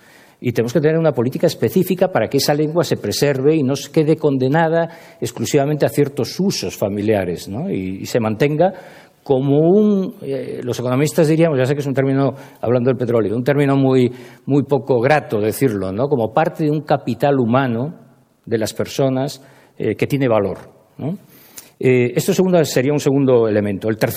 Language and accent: Spanish; Galicia, Spain; Yo soy gallego y en Galicia no necesitamos traductores, ¿no? Podemos hablar uno en gallego y el otro en castellano y no pasa nada, nos entendemos perfectamente.